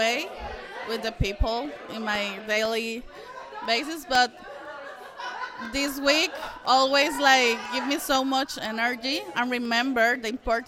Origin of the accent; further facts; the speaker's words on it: Costa Rica; I'm from Costa Rica.